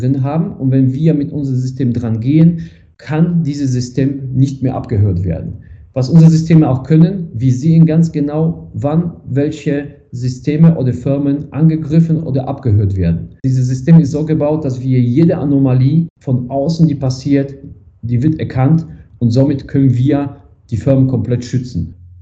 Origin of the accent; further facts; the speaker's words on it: Remscheid, North Rhine-Westphalia, Germany; ich komme hier aus Remscheid, Bergischen Städtedreieck